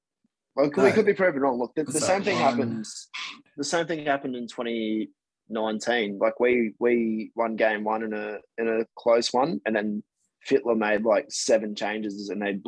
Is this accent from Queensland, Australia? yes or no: yes; Queensland, Australia; as soon as I saw the team and the changes, I was so confident as a Queenslander.